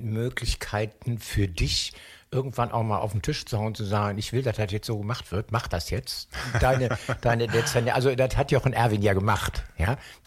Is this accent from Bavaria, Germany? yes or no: no; Niederkassel, North Rhine-Westphalia, Germany; Ich bin in Niederkassel ja groß geworden